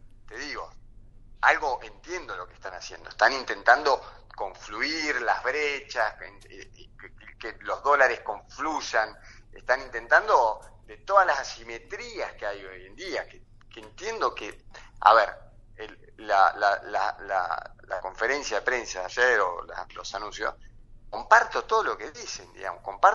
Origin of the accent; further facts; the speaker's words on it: Argentina; Como siempre, como todo argentino. Porque siempre los argentinos lo levantamos y tenemos una cosa nueva adelante.